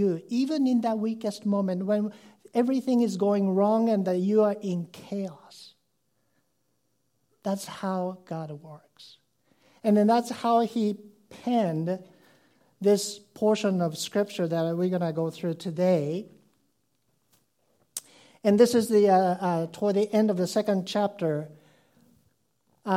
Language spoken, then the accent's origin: English; Japan; English is a second language; I grew up in Japan, and in Japanese culture, you know, there are Buddhism and Shintoism, and where I lived nearby, there was a Buddhist temple.